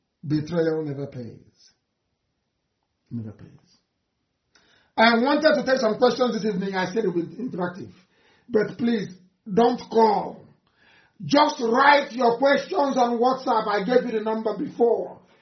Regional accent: Ariamelu, Abia, Nigeria; now in Moscow, Russia; I'm from Ariamelu. Ariamelu in Ikuano Abia. I'm IPOB, if I remember, in Moscow, Russia.

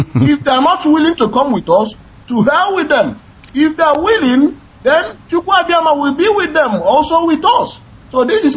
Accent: Iye, Abia, Nigeria; I am from Iye, Isia Langwa. We have a very common boundary with Mbise.

